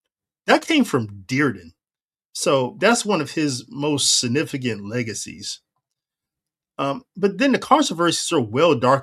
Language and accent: English; Ohio, United States; being that I'm from Ohio.